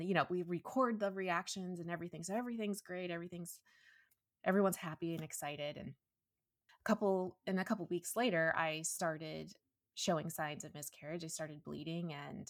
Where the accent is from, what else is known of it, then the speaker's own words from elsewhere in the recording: Phoenix, Arizona, United States; Yeah, so I am an Arizona native, born and raised. So yeah, so I grew up in the Phoenix area, lived here, you know, total desert.